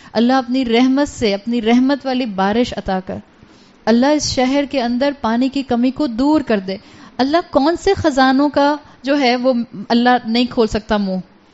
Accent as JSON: {"language": "Urdu", "town": "Lahore", "region": "Punjab", "country": "Pakistan", "lives_now": "Karachi, Pakistan", "said": "میں تو خیر لاہور سے ہوں تو لاہور میں ہمیشہ بارشیں بہت ہوتی تھیں، کراچی آ کر ہم نے محسوس کیا کہ یہاں بارشیں کم ہوتی ہیں."}